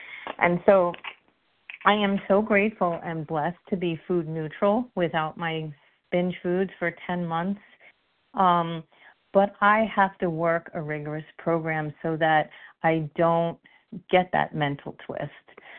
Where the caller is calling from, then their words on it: New Jersey, United States; I am from New Jersey, Eastern Standard Time.